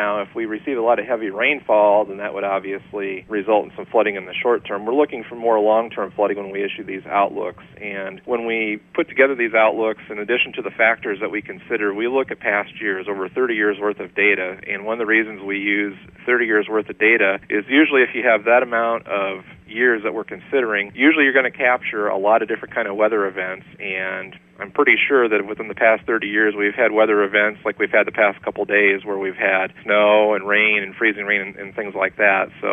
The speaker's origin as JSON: {"language": "English", "town": "Davenport", "region": "Iowa", "country": "United States", "tie": "born or raised there", "said": "I'm originally from Davenport, Iowa, so I grew up in eastern Iowa, and I went to school at Iowa State"}